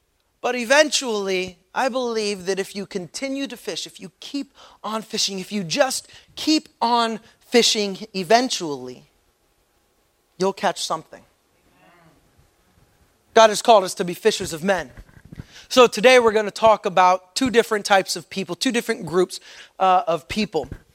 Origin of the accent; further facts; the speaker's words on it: Pittsburgh, Pennsylvania, United States; So on the way, we stop at a place in Pennsylvania, is where I grew up in Pittsburgh. Go Steelers. I grew up in Pittsburgh